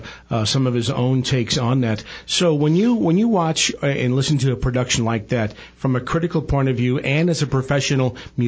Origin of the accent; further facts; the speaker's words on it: St. Louis, Missouri, United States; in my hometown of St. Louis